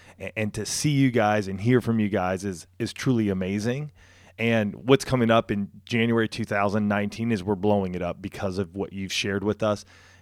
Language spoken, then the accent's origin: English; California, United States; I grew up right outside of Riverside.